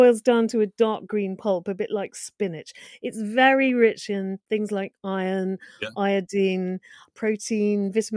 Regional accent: Wales, United Kingdom; Well, that is no surprise to me, being a Welsh girl, you know, because lava bread is one of our staples, isn't it?

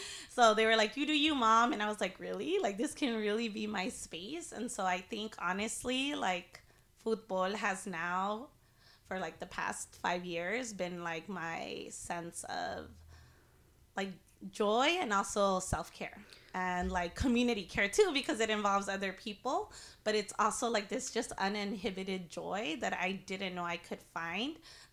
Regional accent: Quetzaltenango, Guatemala; So I'm from Quetzaltenango, Xelajul, and our team.

